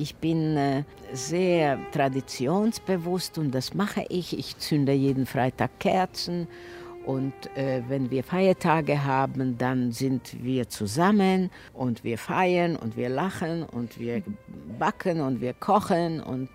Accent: Slovakia; Ich bin inzwischen 71 Jahre alt. Ich bin geboren in der Slowakei. Wir lebten in einer kleinen Stadt und unser lieber Vater war Fleischer. Wir haben ein sehr schönes Haus gehabt und wir sind Juden.

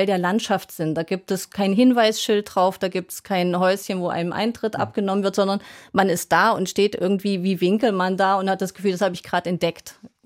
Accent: East Germany, Germany; Also wir sind ja nun beide in der DDR aufgewachsen

